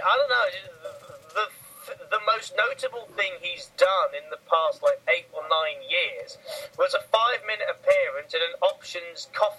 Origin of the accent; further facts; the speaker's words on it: England, United Kingdom; I'm English